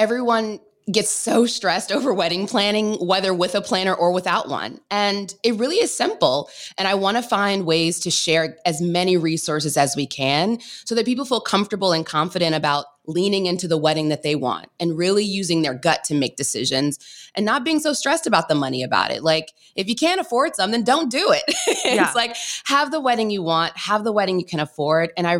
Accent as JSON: {"language": "English", "region": "Maryland", "country": "United States", "tie": "born or raised there", "said": "So I grew up in Maryland, so my brother lived in DC."}